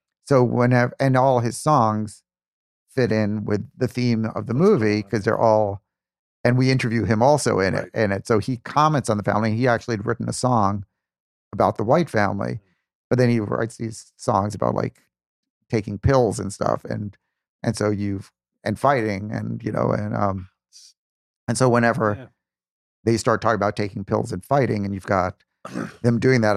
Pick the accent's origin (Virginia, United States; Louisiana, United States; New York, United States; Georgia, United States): New York, United States; New York City; Sixth grade, I grew up in the Bronx and I discovered revival theaters